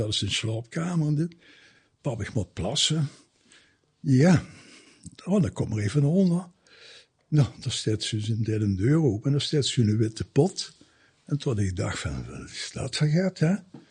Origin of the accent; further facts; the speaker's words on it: Lummen, Limburg, Belgium; born there; ik ben geboren in Lummel.